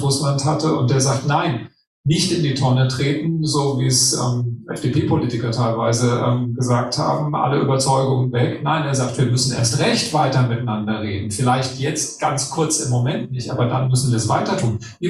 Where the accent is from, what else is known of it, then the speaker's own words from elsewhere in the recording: Germany; Ich meine, wir kommen ja als Deutsche alle aus einer Denkrichtung